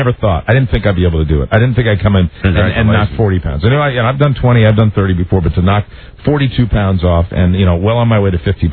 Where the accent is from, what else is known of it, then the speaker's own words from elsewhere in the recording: New England, United States; I'm from New England. I never knew that stereotype existed.